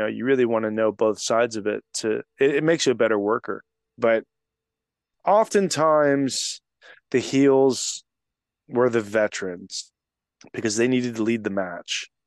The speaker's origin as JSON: {"language": "English", "region": "Texas", "country": "United States", "said": "I mean, hey, I'm from Texas."}